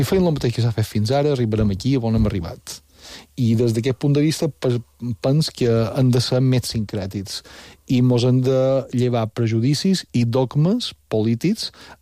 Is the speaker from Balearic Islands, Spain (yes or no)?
yes; Balearic Islands, Spain; enforteixi els sentiments com a de mallorquins que som i que volen ser